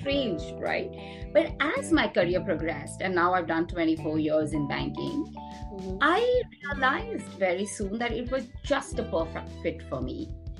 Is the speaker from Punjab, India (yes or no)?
yes; Jalandhar, Punjab, India; So I was born and brought up in Jalandhar in Punjab in a large joint business family, so no working women in the family.